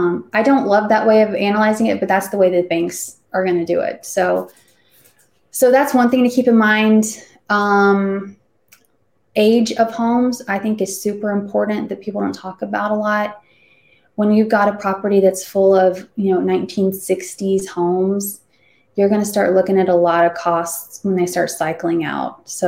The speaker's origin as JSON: {"language": "English", "region": "the South", "country": "United States", "tie": "born or raised there", "said": "I had never had any experience with snow. I grew up in the South. It's an entirely different world."}